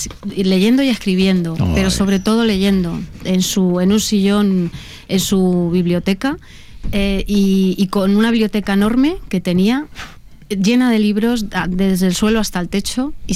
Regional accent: Albacete, Castilla-La Mancha, Spain; yo soy de Albacete

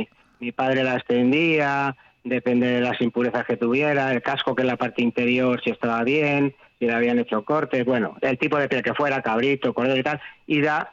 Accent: Almorós, Castilla-La Mancha, Spain; Te cuento, mira, hay un pueblo de Toledo que se llama Portillo, yo soy de Almorós.

